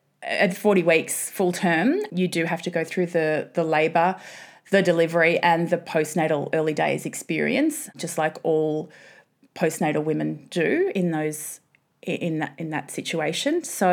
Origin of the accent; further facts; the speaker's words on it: Essendon, Victoria, Australia; born there; I was born in Essendon in Victoria at a hospital that no longer exists anymore.